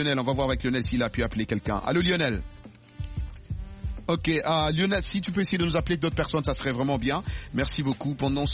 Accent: Central African Republic; pas pour causer des martyrs comme il y en a eu chez nous en RCA.

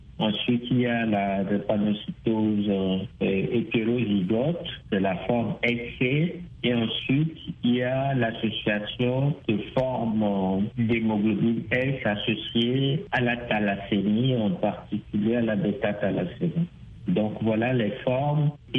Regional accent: Togo; Chez nous, au Togo, nous sommes autour de 16% de prévalence

